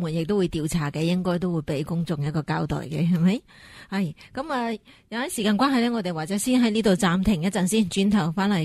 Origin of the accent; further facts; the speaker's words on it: California, United States; 咁其实我感觉都好似我哋加州人被骗咗咁样